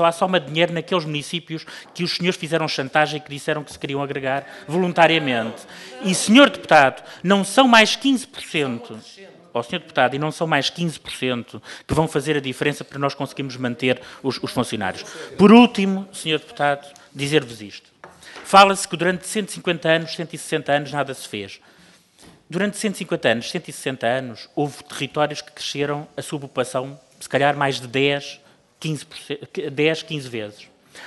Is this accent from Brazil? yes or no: no; Lisbon, Portugal; Eu sou lisboeta